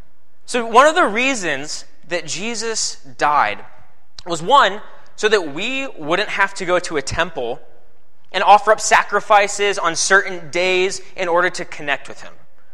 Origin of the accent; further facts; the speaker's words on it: Findlay, Ohio, United States; I'm actually from Findlay, Ohio. If any of you guys know where that is, Flag City, USA. It's a pretty all right town.